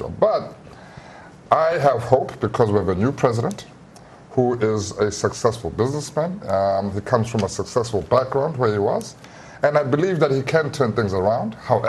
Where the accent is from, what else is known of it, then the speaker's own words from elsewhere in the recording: Johannesburg, Gauteng, South Africa; I'm also from Johannesburg, and I'm 36 years old, so it's that age group that's just outside of the millennials.